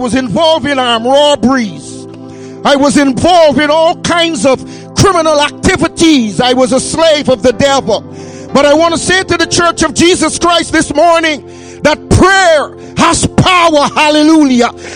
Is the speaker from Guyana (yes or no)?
yes; Guyana; born there; I was born in Guyana, South America. I was not from Brazil